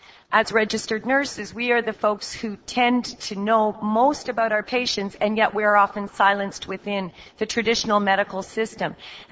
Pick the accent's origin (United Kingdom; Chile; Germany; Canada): Canada; So I speak from a place where I'm Canadian, however, I have some perspective.